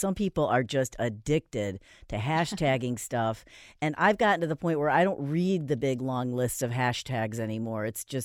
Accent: Michigan, United States; moved away; also born or lived in Ohio; When I was growing up in Western Michigan and then I moved to Ohio

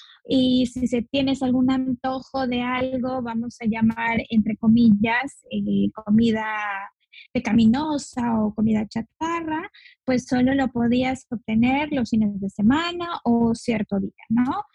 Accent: Mexico; Yo soy de México y vivo en la península de Yucatán.

